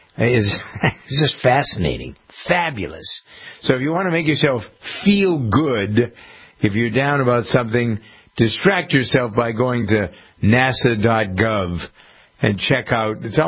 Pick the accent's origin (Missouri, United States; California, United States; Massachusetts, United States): Massachusetts, United States; Framingham; So the DEA says that you can bring these Valletta communities like my hometown of Framingham.